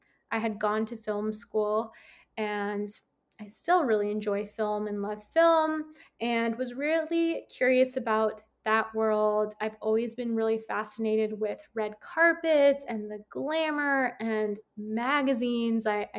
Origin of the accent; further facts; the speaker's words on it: San Francisco, California, United States; at the Tata Harper Spa in San Francisco, where I'm actually from. I'm from San Francisco.